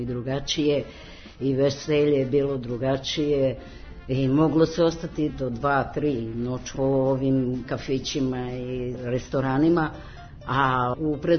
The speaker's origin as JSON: {"language": "Serbian", "town": "Obrenovac", "region": "City of Belgrade", "country": "Serbia", "said": "Inače, ja sam iz Obrenovca, stanujem sa sinom."}